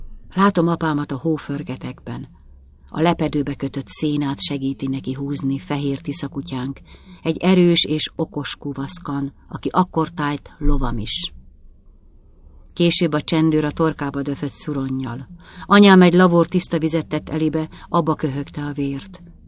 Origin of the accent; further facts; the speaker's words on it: Felsőiszkáz, Veszprém County, Hungary; born there; Papír szerint 1925. július 17-én születtem, Felsőiszkázon, Veszprém megyében.